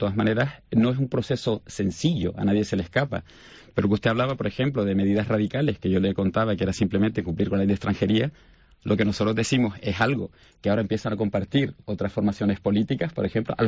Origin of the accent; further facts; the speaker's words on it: Canary Islands, Spain; Claro que sí, pero también soy español, obviamente. Canario es español.